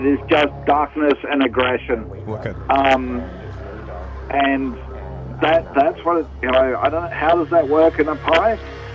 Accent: New Zealand; I'm from New Zealand originally, Pākehā from New Zealand

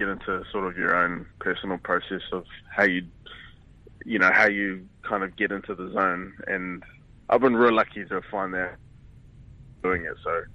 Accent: Wellington, New Zealand; I'm from Wellington originally, but I'd catch the bus down to Wellington from Auckland.

